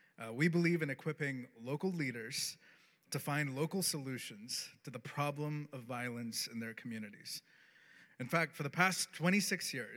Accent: Canada; And you know what's even more depressing as a Canadian?

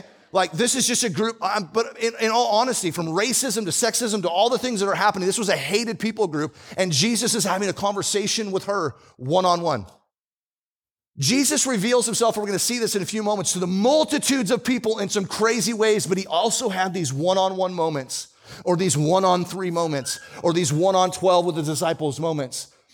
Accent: Bonney Lake, Washington, United States; by the way, I grew up in Bonnie Lake, Washington.

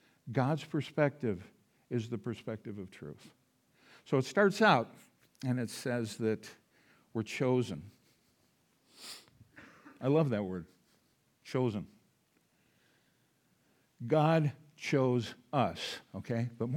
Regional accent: Minnesota, United States; I said, I'm from Minnesota.

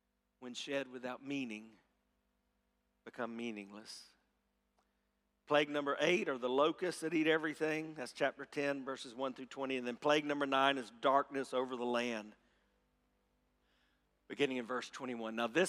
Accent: South Carolina, United States; I grew up in South Carolina. I know you think from my accent, I'm from New York. But I grew up in South Carolina where right now they have a rare several inches of snow even at Myrtle Beach near where I grew up.

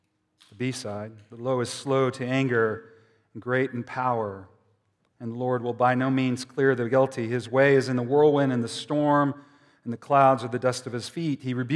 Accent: New Mexico, United States; I grew up in New Mexico, in the shadow of the atomic bomb.

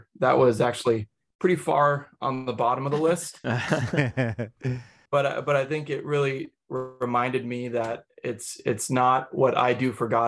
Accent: Minnesota, United States; So I mentioned I grew up in Minnesota. My parents love the Lord and we grew up going to church, and I'm really grateful for the church I was a part of.

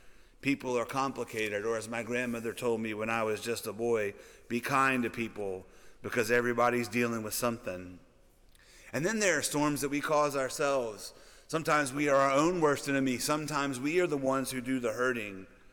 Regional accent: Louisiana, United States; So I grew up in Louisiana, but my parents now live in Central Arkansas.

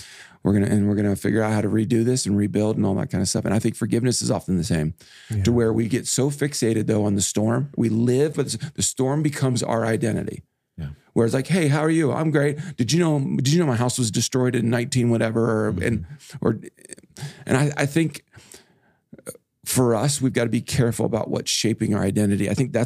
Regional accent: Kansas, United States; I grew up a lot in Kansas where there's a season where the news is full of where was the tornado

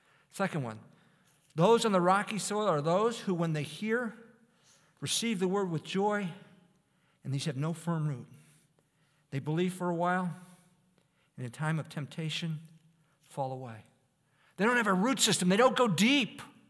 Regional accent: Detroit, Michigan, United States; I grew up in the Detroit area and was a Michigan fan as a little boy.

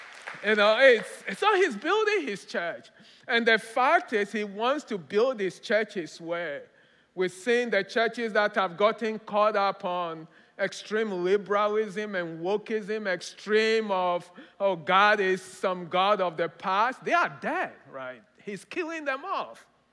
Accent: Ghana; I grew up in Ghana. Again, African, right? I grew up in Ghana.

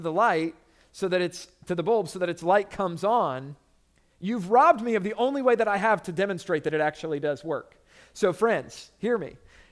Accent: Orlando, Florida, United States; When I was in high school, I grew up in Orlando, and I would make the drive from my house on the northwest side of Orlando to the southwest side of Orlando

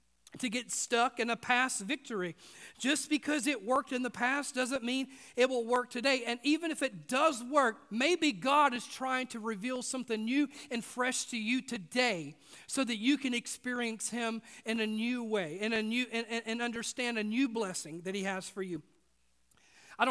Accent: the South, United States; That's what's called growing up in the South.

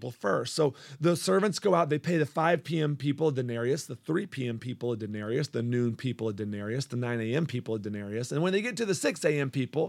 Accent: the South, United States; now in East Lansing, United States; You know, I'm from the South. It's cold up here.

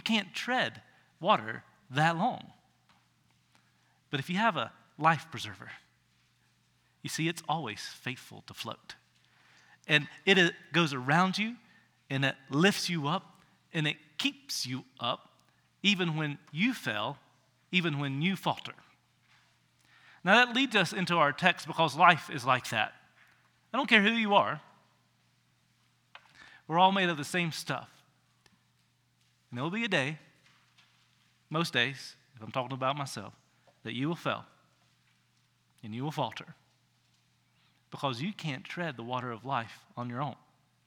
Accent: Virginia, United States; If you grew up where I grew up in Southwest Virginia, that's bigger than most of our towns, right?

